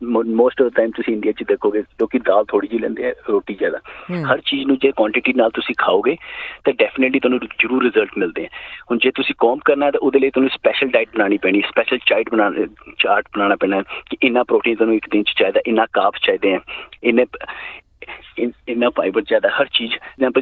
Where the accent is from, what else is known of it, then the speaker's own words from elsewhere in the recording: Chandigarh, India; ਮੈਂ ਜੀ ਚੰਡੀਗੜ੍ਹ ਤੋਂ ਜੀ.